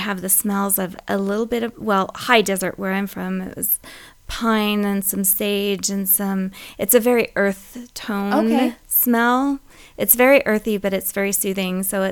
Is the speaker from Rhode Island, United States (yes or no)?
no; New Mexico, United States; And then I have one more that's home smell for me because I'm from New Mexico and it's called Mesa Sunrise.